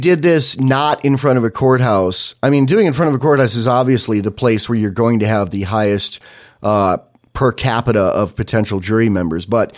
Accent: California, United States; now in Wyoming, United States; The reason my wife and I moved to Wyoming, the primary reason was so we could legally carry a gun, because we came from California, and there's in LA County.

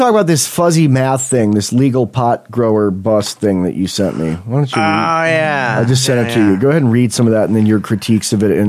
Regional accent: United States; I grew up near the Canadian border, and we got a lot of change that was Canadian

